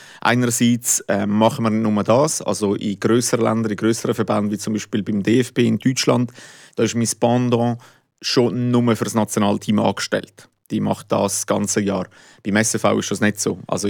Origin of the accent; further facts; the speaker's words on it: Ticino, Switzerland; now in Fribourg, Switzerland; Seit 12 Jahren in Fribourg, in der Stadt. Ursprünglich komme ich aus dem Tessin. Und ich bin in Fribourg gekommen für ein Studium.